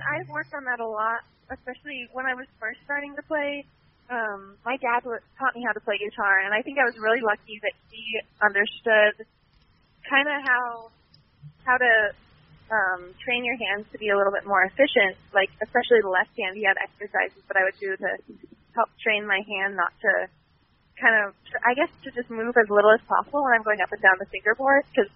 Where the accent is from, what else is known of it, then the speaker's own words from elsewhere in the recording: Palo Alto, California, United States; Well, I grew up in the Bay Area, in Palo Alto, which is like an hour south of San Francisco